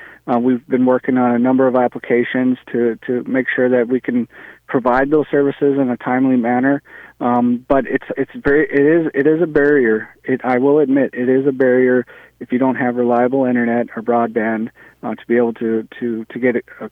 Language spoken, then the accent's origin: English; Minnesota, United States; Well, I'm a Minnesotan. I am a Native American. I'm Ojibwe. I was born and raised on the White Earth Reservation.